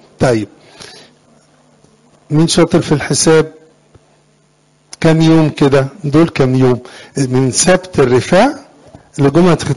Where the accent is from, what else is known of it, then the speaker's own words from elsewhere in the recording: Sohag, Sohag Governorate, Egypt; انا سوهاج، انا من سوهاج